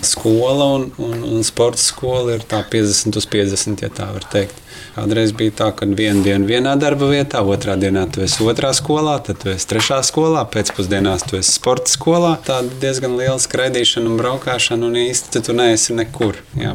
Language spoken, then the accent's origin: Latvian; Līgatne, Cēsis Municipality, Latvia; Esmu no Līgatnes, nu tur, kur dabas parks, jā.